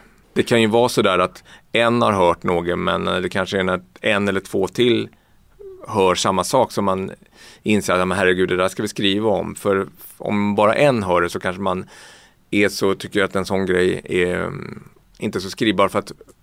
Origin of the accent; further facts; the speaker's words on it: Stockholm, Stockholm County, Sweden; jag tycker att vi ska vara det eftersom jag är stockholmare själv